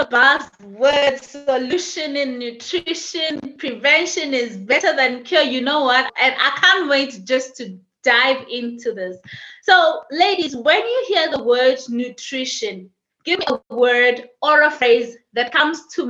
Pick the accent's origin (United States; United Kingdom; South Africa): South Africa; now in Zambia; I am in Zambia. I am from South Africa.